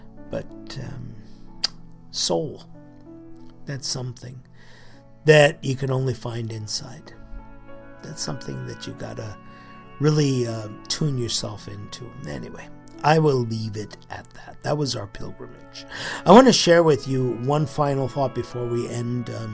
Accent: California, United States; I've always said that as far as being a Californian, you know, right in our backyard in the deserts of Arizona and Nevada and New Mexico, we have treasures in the forests up there

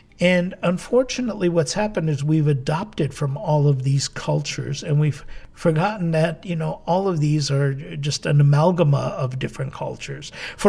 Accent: California, United States; born there; It's been now 20 years that I've returned to Southern California. I was born in Southern California. I went away for 15 years to serve in Northern California.

